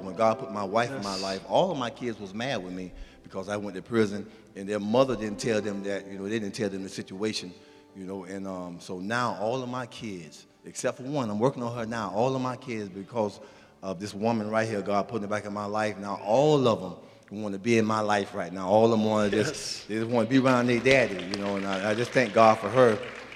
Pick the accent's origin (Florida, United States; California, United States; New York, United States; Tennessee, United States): Florida, United States; Vero Beach; Well, my wife, she's from Miami, though, but I'm from Vero Beach, Florida, and we moved down here.